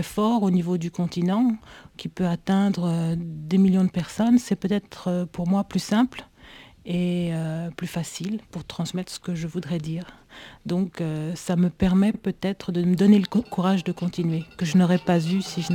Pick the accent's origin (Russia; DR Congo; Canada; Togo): Togo; Je suis togolaise, juriste